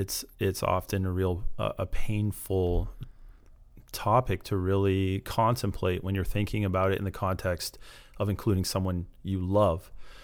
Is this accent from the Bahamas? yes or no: no; Canada; This is partially, I think, being a Canadian thing. We don't want to offend people.